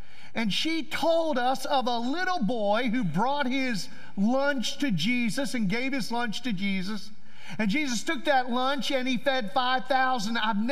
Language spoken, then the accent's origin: English; Kentucky, United States; now in Valdosta, United States; I told someone earlier, I moved from Kentucky to avoid this kind of weather.